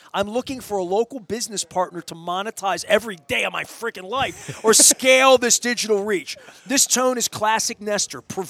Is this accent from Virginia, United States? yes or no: no; Dundalk, Maryland, United States; I'm not even from Essex. I'm from Dundalk.